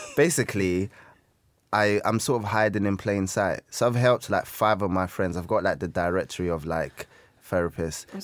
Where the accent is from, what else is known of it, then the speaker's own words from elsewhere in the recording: London, United Kingdom; I'm from Peckham.